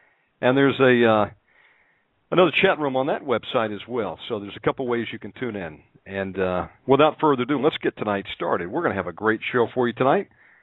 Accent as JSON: {"language": "English", "country": "United States", "said": "And I said, I'm an American patriot. How dare they invade?"}